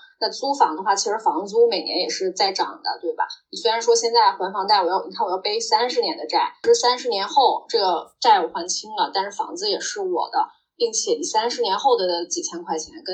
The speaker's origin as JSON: {"language": "Chinese", "town": "Harbin", "region": "Heilongjiang", "country": "China", "tie": "born or raised there", "said": "你看咱们东北老家的房子那么便宜了，有人去买吗？没有。你现在回哈尔滨"}